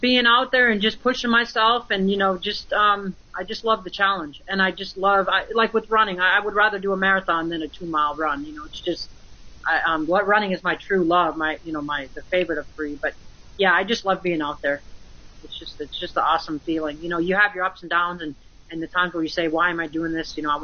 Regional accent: Michigan, United States; moved away as an adult; No, I grew up in Michigan. I left at the age of 19, and whenever I go back, it's not cold.

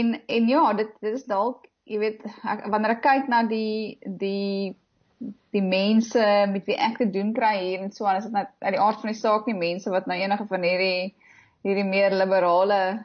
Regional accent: Johannesburg, Gauteng, South Africa; ek het in Johannesburg groot geword.

